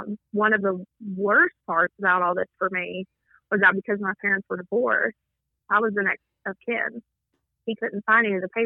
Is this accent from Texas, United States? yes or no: no; Oliver Springs, Tennessee, United States; So I'm from Oliver Springs. It's like a town next to us that has the hospital.